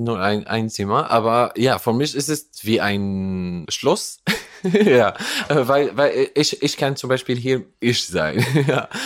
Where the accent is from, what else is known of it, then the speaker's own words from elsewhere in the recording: Syria; German is a second language; now in Munich, Germany; ich vermute, dass ich zurück nach Syrien nur reisen oder so, ja, 15 Tage oder ja, mein Heimatland zu sehen, mich zu erinnern.